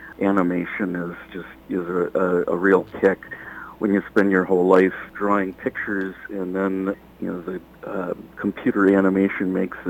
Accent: Wisconsin, United States; now in Minnesota, United States; I grew up in Wisconsin, so I've lived about half my life on each side of the Mississippi, and moved to Minnesota in 95

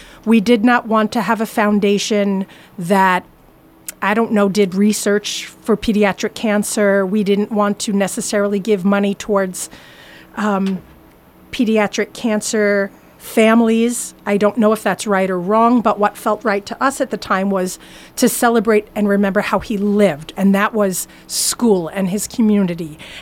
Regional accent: Buffalo, New York, United States; Well, like Mitch said, we're from Western New York, Buffalo, New York.

